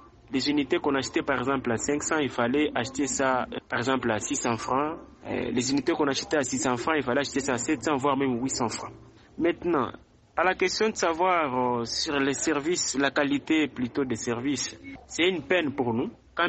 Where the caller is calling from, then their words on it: DR Congo; ici chez nous en RDC